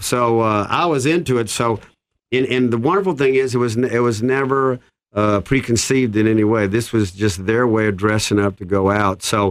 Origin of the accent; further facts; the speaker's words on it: Mobile, Alabama, United States; I grew up on the Gulf Coast in Mobile, Alabama. And I'm a child of the Mardi Gras